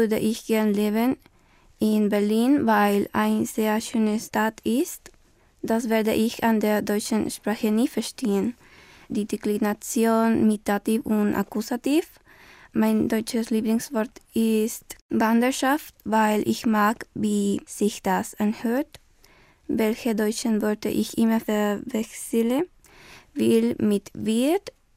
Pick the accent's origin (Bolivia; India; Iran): Bolivia; German is a second language; now in Germany; ich komme aus Bolivien. Ich bin in 2001 geboren. Ich lerne Deutsch